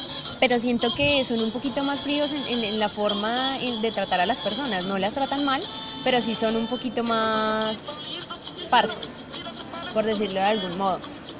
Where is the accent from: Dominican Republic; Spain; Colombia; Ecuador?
Colombia; Probablemente … no nos represente como colombianos